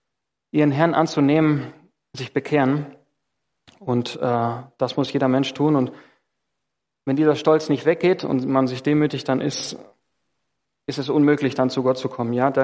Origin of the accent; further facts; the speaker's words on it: Greece; now in Germany; Ich komme ja aus dem Land Griechenland, da sind die Menschen eher stolz, vielleicht hier in Deutschland auch, aber in Griechenland umso mehr.